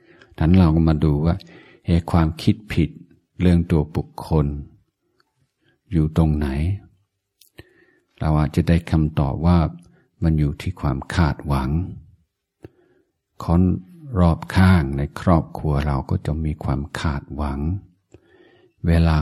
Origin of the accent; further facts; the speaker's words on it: Isan, Thailand; ผมเป็นคนอีสาน